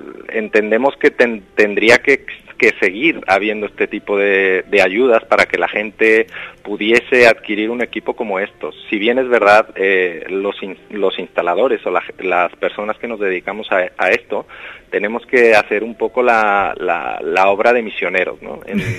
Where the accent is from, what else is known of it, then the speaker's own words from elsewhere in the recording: Mexico; now in Spain; No, yo soy mexicano. Llevo ya 9 años aquí y...